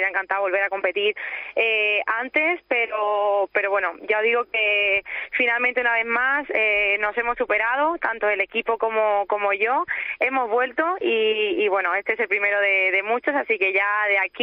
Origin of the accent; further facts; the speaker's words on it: Madrid, Community of Madrid, Spain; el jugar aquí en Madrid, en mi país, con toda mi gente